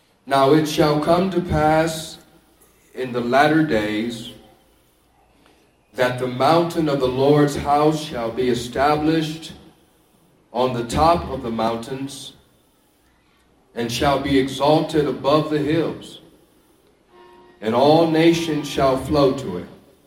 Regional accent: California, United States; I'm from California, but it's the welcoming of the gospel.

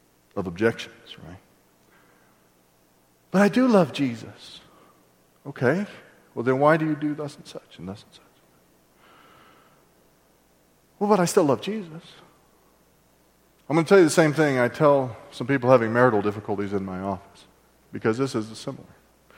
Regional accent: the South, United States; picking cotton, because I'm from the South, is that free?

